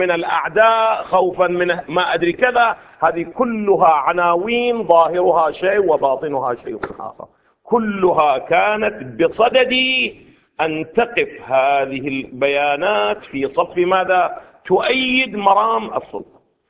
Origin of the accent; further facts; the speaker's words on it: Iraq; ولكن الذي حدث عندنا في العراق